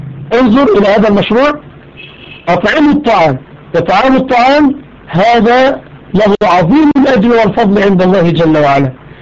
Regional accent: Egypt; الفرس كما ذكرنا التي نسميها في عندنا في مصر هي الكوارع.

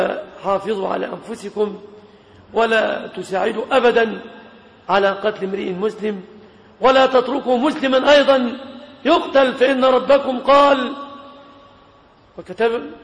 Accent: Egypt; اللهم سلم بلادنا مصر

